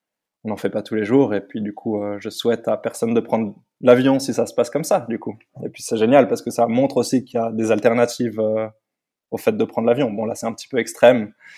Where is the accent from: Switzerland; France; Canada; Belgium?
Switzerland; Lausanne, Vaud; Je suis parti du coup de Suisse, de chez moi à Lausanne.